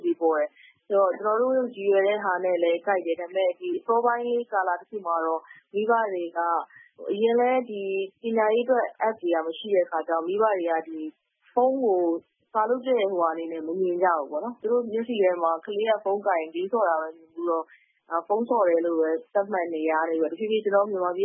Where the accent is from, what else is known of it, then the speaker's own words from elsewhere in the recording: Yangon, Yangon Region, Myanmar; ကျွန်တော်ဆိုရန်ကုန်မှာပဲမွေးရန်ကုန်မှာပဲကြီး